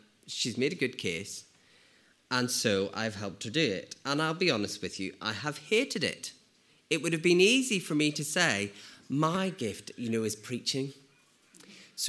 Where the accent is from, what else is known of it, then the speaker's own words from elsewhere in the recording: United Kingdom; And so as British people, we tend to sort of be quite snooty about people we expect to boast.